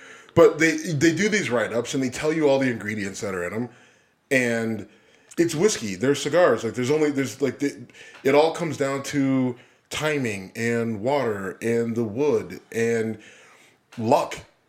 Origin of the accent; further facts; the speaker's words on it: Youngstown, Ohio, United States; You grew up in Buffalo. I grew up in Youngstown.